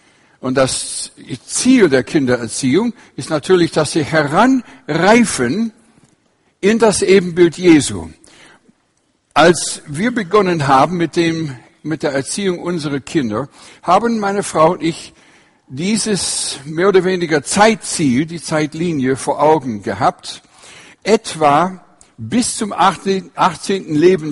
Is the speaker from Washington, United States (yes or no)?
yes; Washington, United States; Ich bin aufgewachsen im Nordwesten, angrenzend an Kanada ist der Bundesstaat Washington. Und von der Mitte, von diesem Bundesstaat, bin ich gekommen